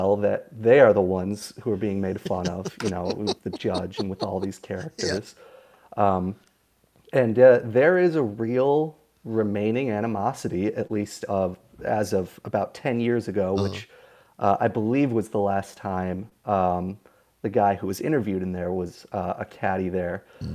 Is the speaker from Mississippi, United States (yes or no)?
no; Wilmette, Illinois, United States; Sure. I'm from Wilmette, Illinois, on Chicago's north side.